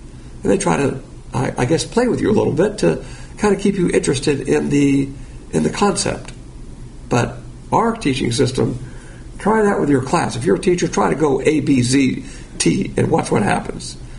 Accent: Alabama, United States; Yes, I'm from Alabama.

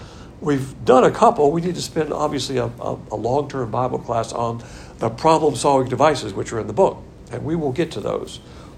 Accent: the South, United States; Being a Southerner, we do the same thing.

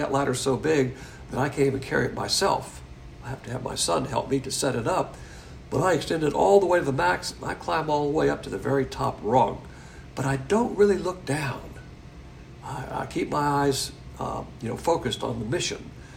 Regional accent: Alabama, United States; and he's from Alabama, of course, and I'm from Alabama.

